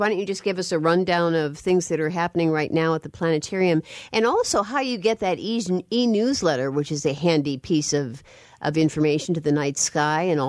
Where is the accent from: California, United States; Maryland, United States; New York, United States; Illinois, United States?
Illinois, United States; Chicago; I grew up in Chicago, and I must tell you, every time there was a field trip to the planetarium, I was ecstatic